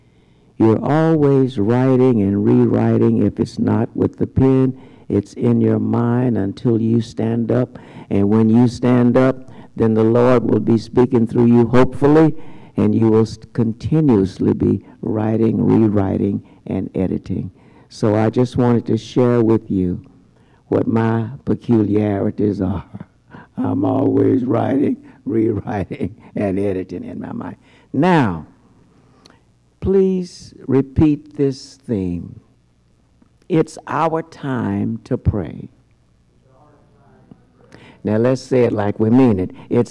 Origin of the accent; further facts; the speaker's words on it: San Francisco, California, United States; also born or lived in Texas; The next hymn that came to my mind was growing up in San Francisco in the age of five. We arrived there from Texas because Dad re-enlisted after the Korean conflict